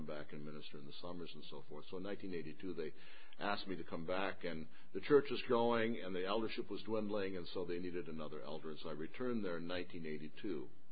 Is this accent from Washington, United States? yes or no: no; Grand Rapids, Michigan, United States; I was originally from Grand Rapids and was sent to Montville by the church.